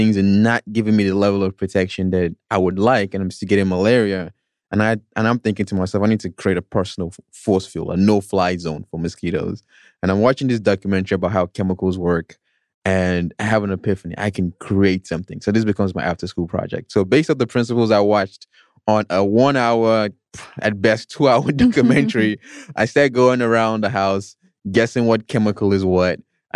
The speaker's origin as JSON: {"language": "English", "country": "Nigeria", "tie": "born or raised there", "said": "So this all started for me when I was 10 years old. Growing up in Nigeria, as you know."}